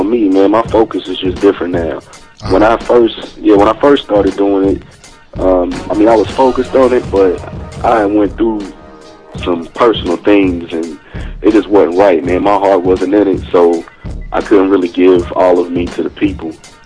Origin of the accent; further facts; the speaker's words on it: Wichita, Kansas, United States; Born and raised in Wichita, Kansas.